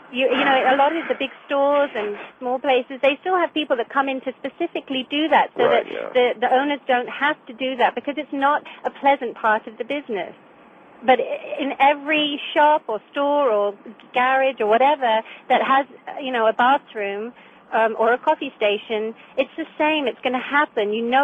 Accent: England, United Kingdom; I wouldn't know because I'm from England.

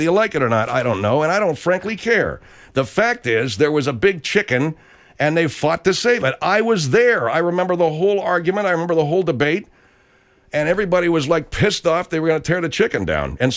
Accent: Arcadia, California, United States; But there is a old Vandy Camps building in my hometown of Arcadia that has the big windmill.

